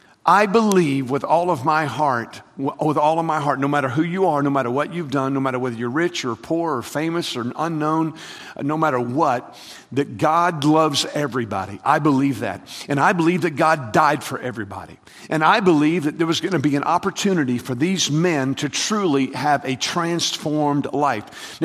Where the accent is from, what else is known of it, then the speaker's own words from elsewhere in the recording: Texas, United States; Well, you know, I'm from Texas, and so we're obviously right there near Mexico, so I'm familiar with the cartels is big news where I live, and there is a lot of Mexican gangs where I live.